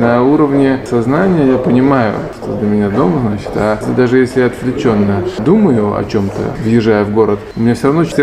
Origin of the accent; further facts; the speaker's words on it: Novopolotsk, Vitebsk Region, Belarus; Я ездил из Новополоцка, причем для меня это было принципиально.